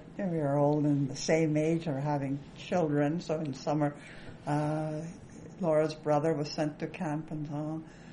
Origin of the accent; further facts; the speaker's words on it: Calgary, Alberta, Canada; also born or lived in Toronto; I'm a Calgarian, I'm a Canadian.